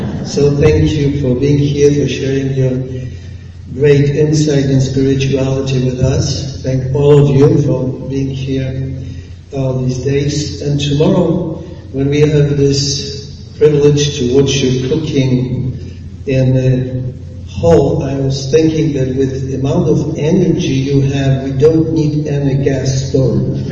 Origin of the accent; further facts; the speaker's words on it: Poland; English is a second language; I came from Poland, as you well know